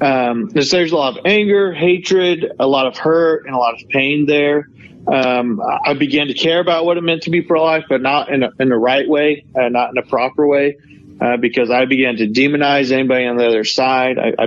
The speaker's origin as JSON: {"language": "English", "town": "Norman", "region": "Oklahoma", "country": "United States", "tie": "born or raised there", "also_born_or_lived": "South Korea", "said": "Yeah, so you mentioned I was born in South Korea. When I was about 13 months old, though, I was adopted, and I was brought over to live in the States. I grew up in Oklahoma, Norman, Oklahoma."}